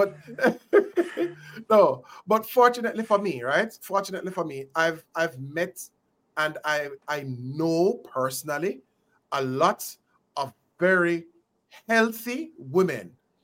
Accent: Jamaica; especially as Jamaican men who were born and raised in Jamaica, right?

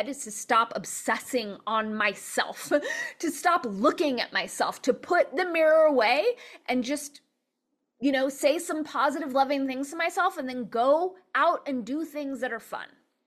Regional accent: Los Angeles, California, United States; So I grew up in Los Angeles, which was not an easy place to grow up with a positive, physical image, positive body image, especially in the 70s and 80s

